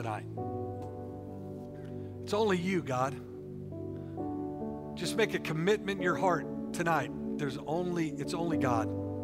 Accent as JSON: {"language": "English", "region": "Oklahoma", "country": "United States", "said": "How about them apples? We're from Oklahoma. That's good grammar."}